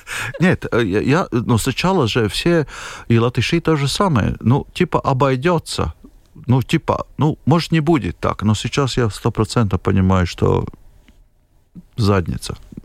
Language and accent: Russian; Latvia; Я сперва европеец, потом я латыш, да?